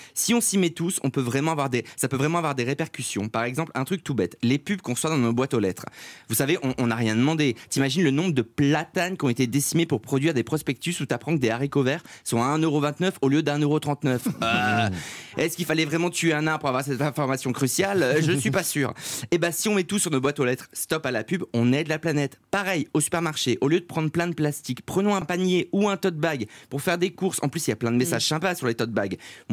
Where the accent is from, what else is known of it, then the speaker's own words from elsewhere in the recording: Hauts-de-France, France; moi, je viens du Nord, donc la Côte d'Opale, j'y ai passé tous mes étés.